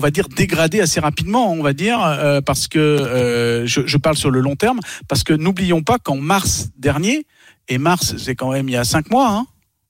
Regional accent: France; On est de France, on parle en français

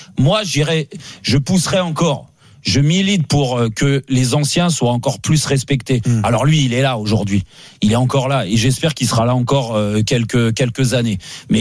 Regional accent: Paris, Île-de-France, France; moi, en tant que Parisien, ce qui me fait dire ça

